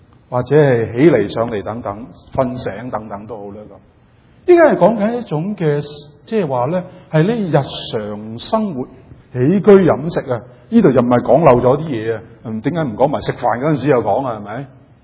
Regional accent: China; 所以其實我哋中國人又叫咩嚴父慈母啊嘛

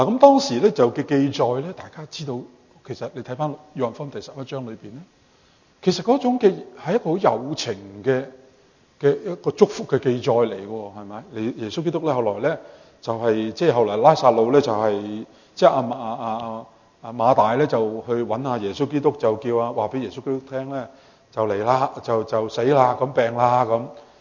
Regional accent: China; 可能我哋中國人咧叫壽衣嗰啲咁嘅嘢啦

